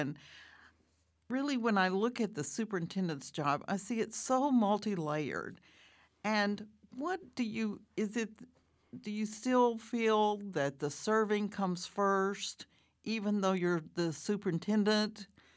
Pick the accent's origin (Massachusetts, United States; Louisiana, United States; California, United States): Louisiana, United States; moved away as an adult; Because I'm from Louisiana, it's one parish